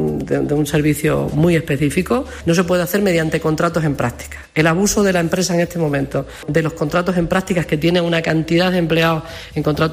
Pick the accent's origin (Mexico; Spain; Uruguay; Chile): Spain; Como españoles que somos